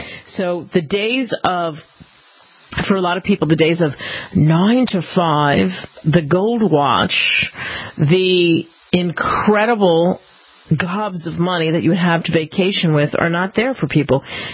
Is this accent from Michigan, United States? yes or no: no; New Jersey, United States; born or raised there; also born or lived in New York